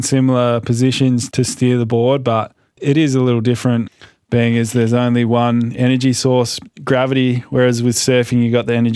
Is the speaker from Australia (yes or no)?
yes; Australia; I'm from Australia.